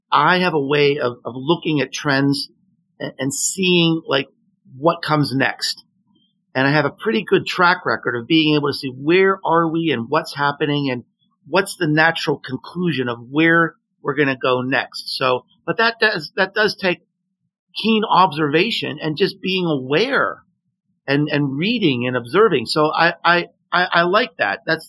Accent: Pittsburgh, Pennsylvania, United States; I live in Tennessee now, but I grew up in Pittsburgh, but never had a chance to go over there before.

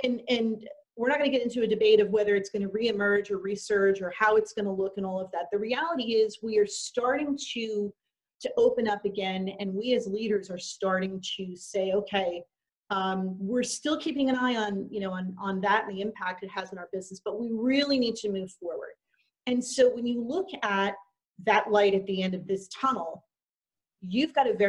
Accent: New Jersey, United States; I'm from New Jersey, and the car horn is actually the end of your hand.

